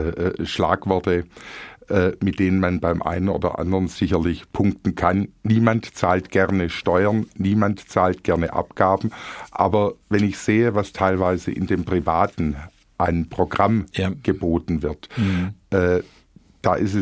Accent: Crailsheim, Baden-Württemberg, Germany; Ich bin in Crailsheim geboren, aufgewachsen, zur Hauptschule gegangen

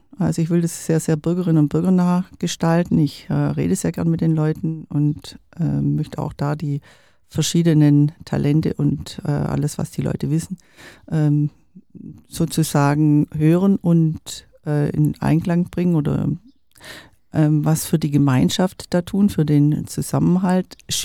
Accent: Esslingen am Neckar, Baden-Württemberg, Germany; also born or lived in Stuttgart; Ich bin geboren in Stuttgart, aufgewachsen, aber im Vilstal und in Esslingen am Neckar. Und dann war ich berufstätig als Pfarrerin, wechselt man die Stelle. Ich war also schon mal in Neckarsulm als Vikarin, dann in Heilbronn als Pfarrerin und Stuttgart

